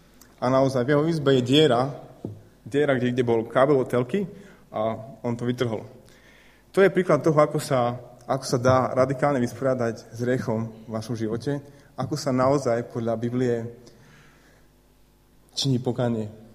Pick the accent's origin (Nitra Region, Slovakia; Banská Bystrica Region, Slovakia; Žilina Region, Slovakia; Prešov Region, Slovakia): Prešov Region, Slovakia; Prešov; je môj kamarát, ktorým som vyrastal v Prešove.